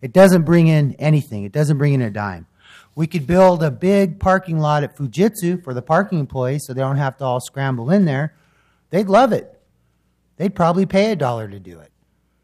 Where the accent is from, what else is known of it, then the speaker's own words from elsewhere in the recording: Midwest, United States; I'm from the Midwest.